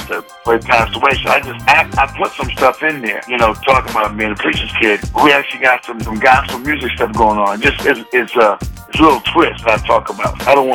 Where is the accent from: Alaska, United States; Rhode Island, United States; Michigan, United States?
Michigan, United States; Big Harbor; I'm Midwest. I'm from Big Harbor, Michigan.